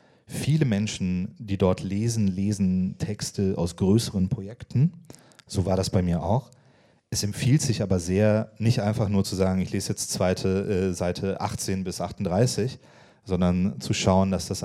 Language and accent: German; Frankfurt, Hesse, Germany; born there; German is a second language; Und gerade Deutsch ist für mich als jemand, der Deutsch vergleichsweise spät gelernt hat. Also ich bin in Frankfurt geboren, das stimmt, aber ich lebe erst seit ich 5 bin fest in Deutschland. Und ich habe, also Deutsch ist technisch gesehen so die 3. Sprache, die ich gelernt habe, 4. eigentlich